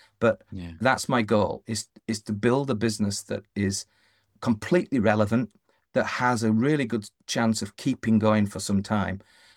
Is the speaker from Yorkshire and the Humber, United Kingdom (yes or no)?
yes; Yorkshire and the Humber, United Kingdom; I'm a Yorkshireman, Scottish mother